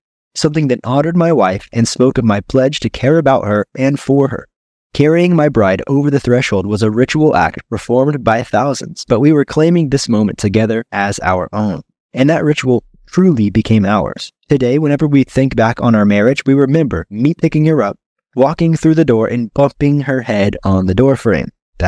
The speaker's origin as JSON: {"language": "English", "country": "United States", "lives_now": "Brazil", "said": "I'm American and I needed documentations from America"}